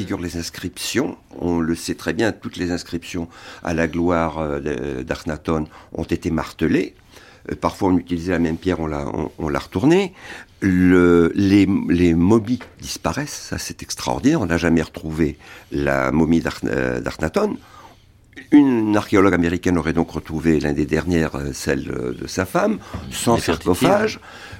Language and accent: French; Egypt; also born or lived in Cairo; Je suis né au Caire, mais j'ai vécu toute mon enfance à Bouquercas, qui est pas loin de Tell et la Marne.